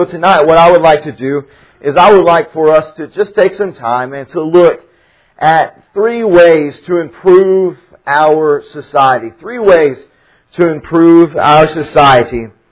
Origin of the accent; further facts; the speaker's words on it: Tennessee, United States; the shootings of the Marine base in Chattanooga, Tennessee, near my hometown